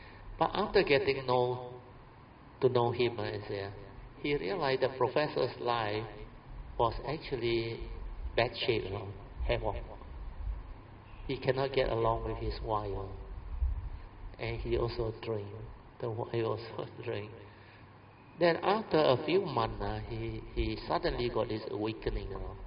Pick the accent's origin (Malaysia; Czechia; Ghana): Malaysia; So some of them thought I Thai. I said, no, I'm Malaysian.